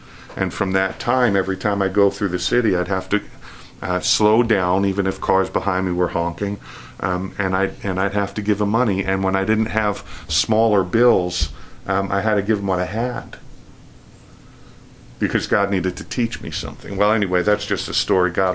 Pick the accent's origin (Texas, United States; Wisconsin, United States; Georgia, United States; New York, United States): New York, United States; New York City; When I was a child, I grew up in Queens in New York City.